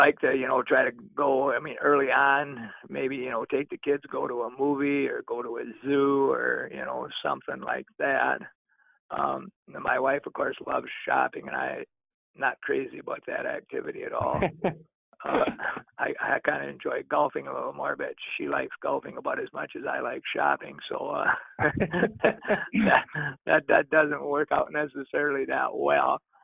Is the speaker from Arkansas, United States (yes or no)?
no; Elmwood, Wisconsin, United States; I was born and raised in Elmwood, Wisconsin, so Menominee was only about 20 miles from there